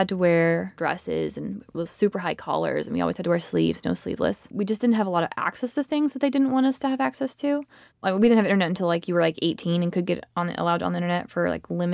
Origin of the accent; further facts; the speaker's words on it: Kerrville, Texas, United States; also born or lived in Houston; Born in Houston, and then we moved to Kerrville.